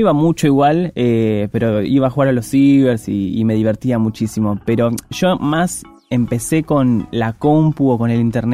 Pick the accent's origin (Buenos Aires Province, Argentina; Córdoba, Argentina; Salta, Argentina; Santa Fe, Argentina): Buenos Aires Province, Argentina; Fuerte Apache; soy gay, soy afeminado porque amo, soy drag queen, cantante, soy del Fuerte Apache.